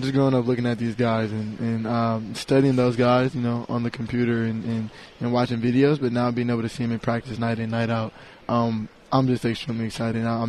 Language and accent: English; Midwest, United States; But, you know, I'm from the Midwest, and I always feel like I was able to be a kid who I feel like Cali was home.